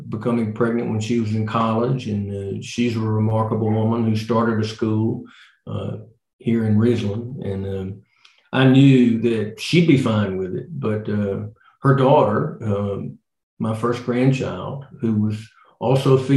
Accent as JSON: {"language": "English", "town": "Tupelo", "region": "Mississippi", "country": "United States", "tie": "born or raised there", "said": "Girl I grew up with in Tupelo named Carol Harrington, same class."}